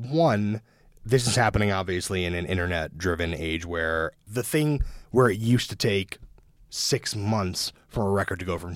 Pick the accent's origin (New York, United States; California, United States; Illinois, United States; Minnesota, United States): New York, United States; New York City; which is not unique to New York, but it does obviously with all of us growing up in Brooklyn feels that way